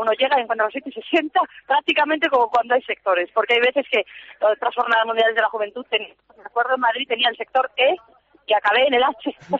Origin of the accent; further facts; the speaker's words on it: El Salvador; yo soy de El Salvador, entonces el clima es lo que más extraño de El Salvador.